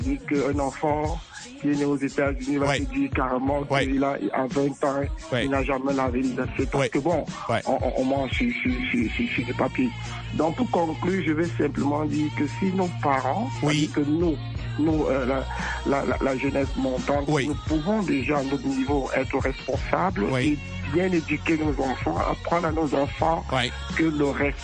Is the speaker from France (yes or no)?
no; Cameroon; Moi, par exemple, je suis né au Cameroun